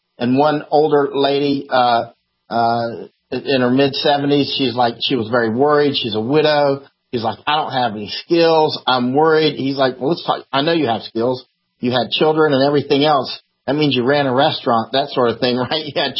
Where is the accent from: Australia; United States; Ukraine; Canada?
United States; Florida; also born or lived in California, United States; Of course, I grew up in Florida, but I went to school in California, and I've been all over that state.